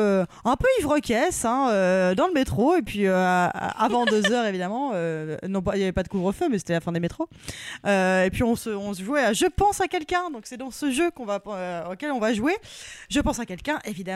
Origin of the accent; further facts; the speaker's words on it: Paris, Île-de-France, France; Sachant qu'en plus, je suis parisienne.